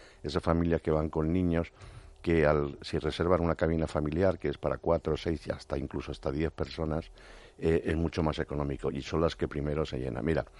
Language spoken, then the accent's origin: Spanish; Spain; normalmente las personas, cuando, como los españoles, hablamos mucho entre nosotros.